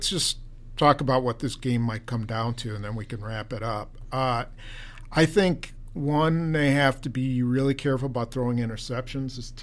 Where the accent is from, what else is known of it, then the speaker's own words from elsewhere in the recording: Wisconsin, United States; accent: Wisconsin; just because I'm from Wisconsin and I have a bad Wisconsin accent, I'm sure.